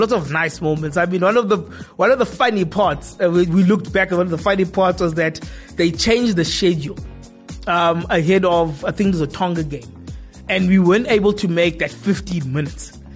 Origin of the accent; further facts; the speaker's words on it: South Africa; So we just looked at each other as just South African journalists and we were like, yeah.